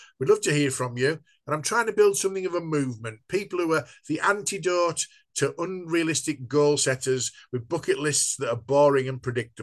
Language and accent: English; Stockton-on-Tees, North East England, United Kingdom; now in York, United Kingdom; I've lived in York for 30 years, and people say, where are you from? I say, York. They all say, York's lovely. Nobody ever said that about Stockton-on-Tees, but I'm okay with that.